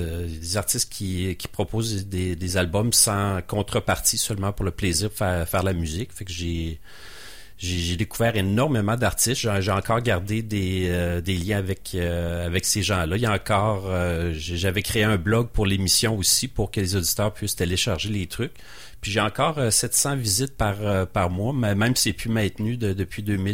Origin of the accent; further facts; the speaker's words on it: Rimouski, Quebec, Canada; now in Quebec City, Canada; Je venais de Rimouski. Puis, c'est ça, je suis arrivé à Québec